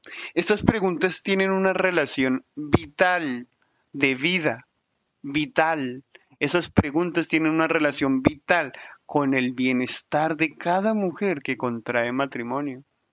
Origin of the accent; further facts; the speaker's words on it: Colombia; Yo soy colombiano, por cierto